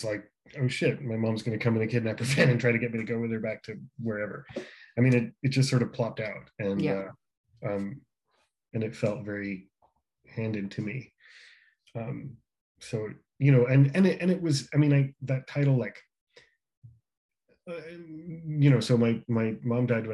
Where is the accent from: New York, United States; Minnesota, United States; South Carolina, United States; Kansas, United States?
New York, United States; I didn't grow up in Jersey. I grew up outside of New York. But yeah, just the suburbs